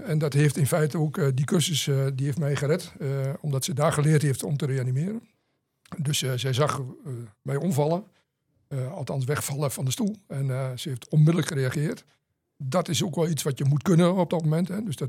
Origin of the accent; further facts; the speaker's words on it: Enschede, Overijssel, Netherlands; Ik kom uit Twente, oorspronkelijk geboren in Enschede en sinds 5 jaar woonachtig in Losser. En ik werk nog in het westen van het land.